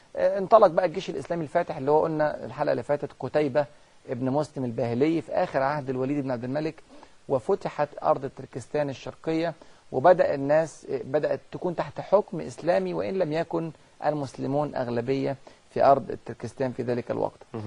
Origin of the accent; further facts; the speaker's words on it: China; احنا عندنا في الصين